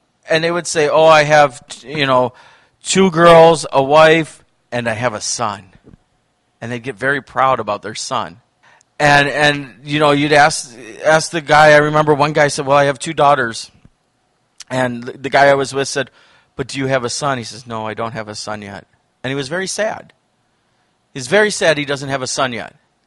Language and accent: English; Wisconsin, United States; I'm a pastor from Wisconsin.